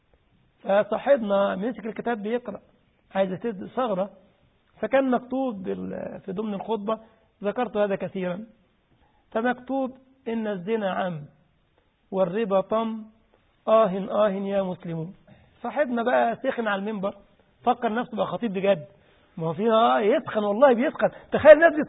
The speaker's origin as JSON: {"language": "Arabic", "region": "Upper Egypt", "country": "Egypt", "said": "في بلدنا عارفين الصعيد انتوا الصعيدة عارفين الصعيدة ماشي الحمد لله أنا برضو صعيدي"}